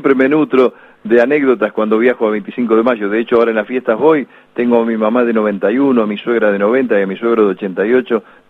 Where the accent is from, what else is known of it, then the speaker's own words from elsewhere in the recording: 25 de Mayo, Buenos Aires Province, Argentina; 25 de mayo, sí, provincia, señor, de Buenos Aires.